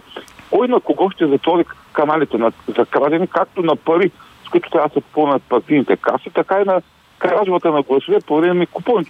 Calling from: Ruse, Ruse Province, Bulgaria; съм от Русе.

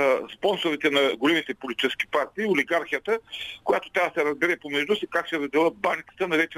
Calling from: Ruse, Ruse Province, Bulgaria; съм от Русе.

